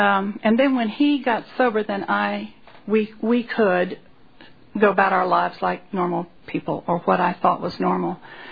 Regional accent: Franklin, Tennessee, United States; I'm from Franklin, Tennessee, which is right outside Nashville, for those of you who don't know.

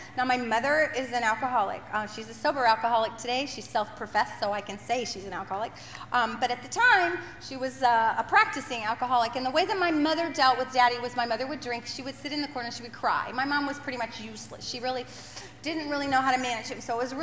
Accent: Libertyville, Illinois, United States; accent: Yankee; I was raised in Libertyville, Illinois. I know you don't hear much of that Yankee accent anymore, but a little bit there.

